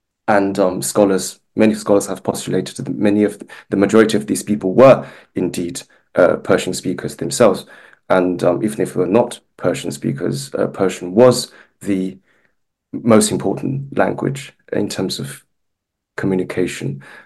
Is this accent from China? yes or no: yes; China; I am from China. And I'm from the Hui Muslim ethnic group in China, which is the biggest of the 10 officially designated Muslim groups in China